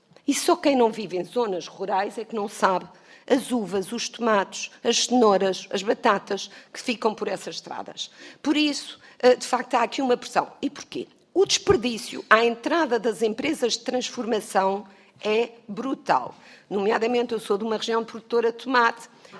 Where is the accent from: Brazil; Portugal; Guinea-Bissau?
Portugal; Ribatejo; eu sou do Ribatejo, isto é, sou de uma região de grande produção alimentar